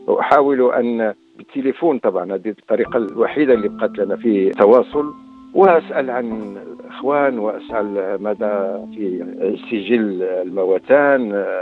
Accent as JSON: {"language": "Arabic", "country": "Morocco", "said": "إعادة الروح كمغاربة إلى الجسم المغربي"}